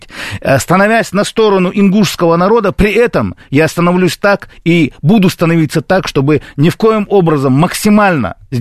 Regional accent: Chechnya, Russia; было бы глупо мне, чеченцу, значит, стоять в стороне

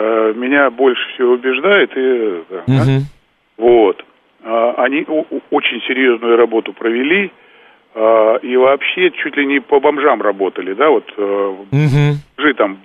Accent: Kazakhstan; Да, я горжусь, что я казах.

